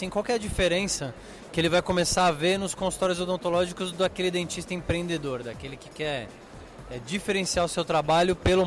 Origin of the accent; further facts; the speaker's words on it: São Paulo, Brazil; É nada, eu sou de São Paulo.